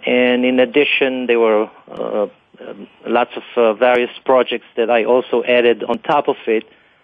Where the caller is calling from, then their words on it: Teaneck, New Jersey, United States; Hi, I'm calling from Teaneck, New Jersey.